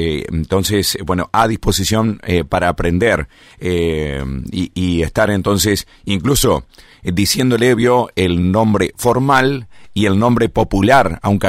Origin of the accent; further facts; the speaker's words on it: Gualeguaychú, Entre Ríos, Argentina; Yo soy nacido y criado acá en Gualeguaychú, tengo 52 años